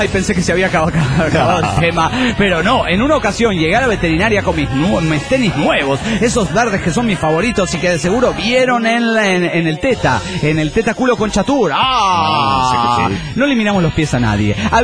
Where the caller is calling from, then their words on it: Guadalajara, Jalisco, Mexico; Hola, soy … de Guadalajara.